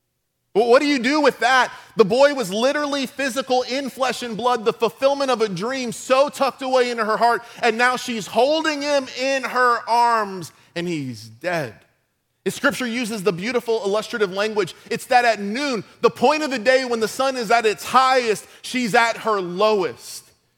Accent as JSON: {"language": "English", "town": "West Palm Beach", "region": "Florida", "country": "United States", "tie": "born or raised there", "said": "I grew up in West Palm Beach, and West Palm Beach is funny because West Palm Beach is known for its extravagance, its opulence."}